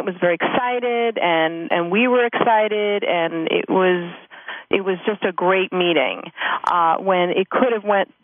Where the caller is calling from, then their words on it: Clifton, New Jersey, United States; I'm calling from New Jersey.